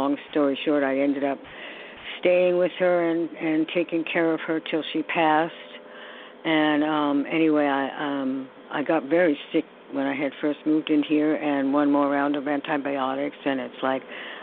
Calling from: New York, United States; in New York.

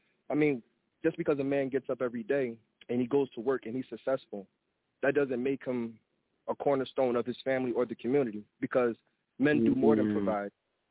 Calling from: Philadelphia, Pennsylvania, United States; I'm calling from Power Hill, otherwise Philadelphia.

